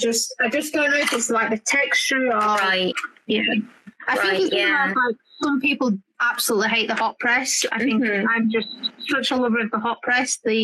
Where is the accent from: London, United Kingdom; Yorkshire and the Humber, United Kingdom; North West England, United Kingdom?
Yorkshire and the Humber, United Kingdom; I'm from Yorkshire, so we don't like spending money as it is.